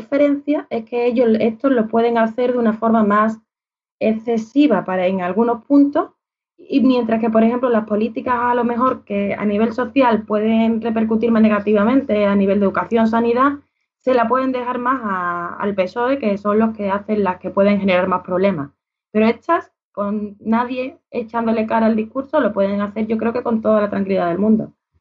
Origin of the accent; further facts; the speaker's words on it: Seville, Andalusia, Spain; aquí en Andalucía, yo soy de Sevilla